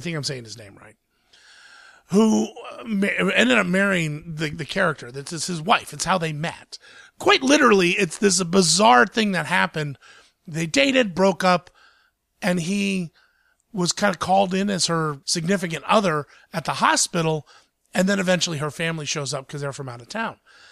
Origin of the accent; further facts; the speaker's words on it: Columbus, Ohio, United States; But by the time it opened in my hometown, Columbus, Ohio, it had kind of made its way through the main reviews.